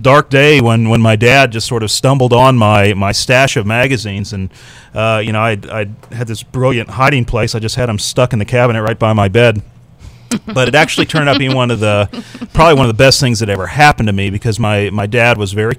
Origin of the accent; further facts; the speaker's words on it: Lubbock, Texas, United States; I grew up in Lubbock, Texas